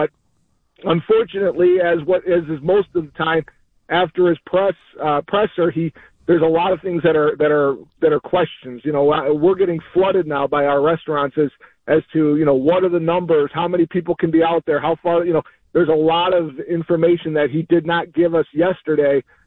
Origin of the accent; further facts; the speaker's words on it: Palatine, Illinois, United States; I was born and raised here in Palatine and been here my whole life. My dad was raised here in Palatine